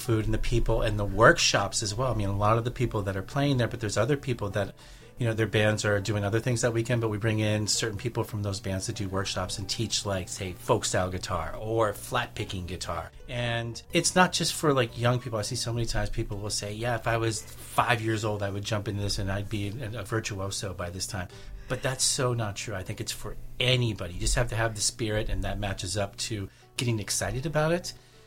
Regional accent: Ransom, Pennsylvania, United States; Home for me is northeastern Pennsylvania. I grew up in Ransom, Pennsylvania, which is right down the road or up the river

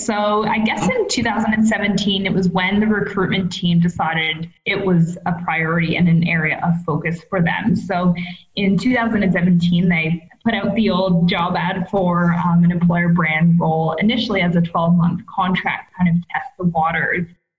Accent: Canada; moved away as an adult; now in Sydney, Australia; based here in Sydney, Australia. If you can't tell from my funny accent, I am originally from Canada

